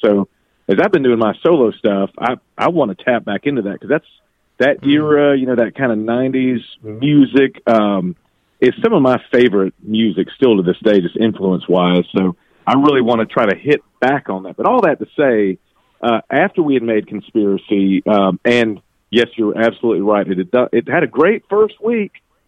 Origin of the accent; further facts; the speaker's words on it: Atlanta, Georgia, United States; we're all from Georgia. You know, we're from Atlanta.